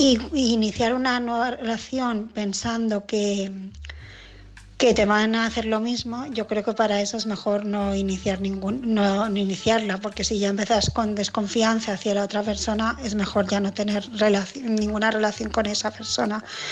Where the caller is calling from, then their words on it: Barcelona, Catalonia, Spain; de Barcelona.